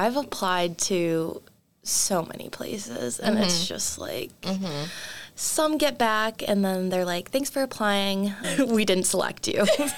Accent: Chicago, Illinois, United States; So I'm from Chicago, so I would love to move back to Chicago.

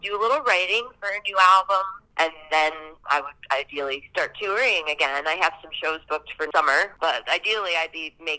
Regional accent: Quad Cities, Midwest, United States; moved away as an adult; So I grew up in the Quad Cities, which is like an Iowa, Illinois area right there on the Mississippi River. So I, you know, probably drove over that river nearly every day. And I got out of the Midwest when I was 18

